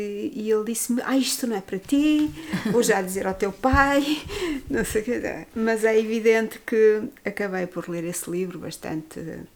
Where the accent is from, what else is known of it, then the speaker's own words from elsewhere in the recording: Valpaços, Vila Real, Portugal; eu estudei num colégio de freiras, eu sou transmontana em Valpaços, e eu costumo dizer que os transmontanos vivem entre a vanguarda e o terra a terra, sempre.